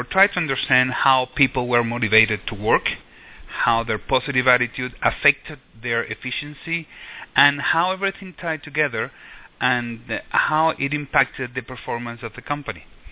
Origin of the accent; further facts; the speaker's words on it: Venezuela; also born or lived in United States; Well, I'm from Venezuela, and except for a short period of time when I studied in the U.S., I've always lived here. And it's been very interesting because, you know, being in Latin America